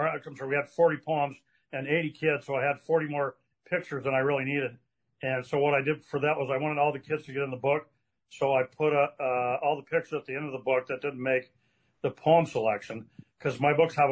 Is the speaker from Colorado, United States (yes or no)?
yes; Colorado, United States; I think I grew up in Colorado, and so a lot of that lifestyle is hiking in the mountains and camping and backpacking on weekends.